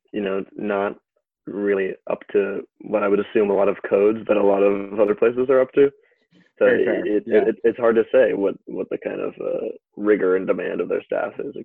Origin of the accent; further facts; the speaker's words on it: Connecticut, United States; Connecticut was so stupid because I'm from Connecticut.